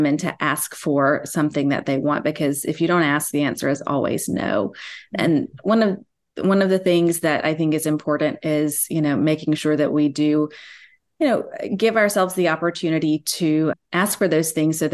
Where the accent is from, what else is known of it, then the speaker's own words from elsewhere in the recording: Alabama, United States; Well, I am an Alabama native, which some people can pick up right away with my accent and some people can't. So who knows what you'll think. Born and raised in South Alabama near the beach